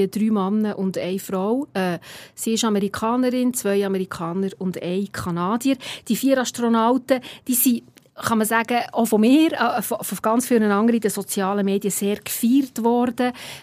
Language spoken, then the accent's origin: German; Italy; wo mich als Italienerin natürlich extrem stolz gemacht und gefreut